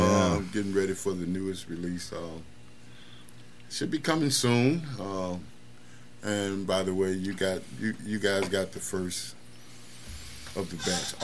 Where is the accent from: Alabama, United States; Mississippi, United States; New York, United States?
Mississippi, United States; Clarksdale; Born and bred.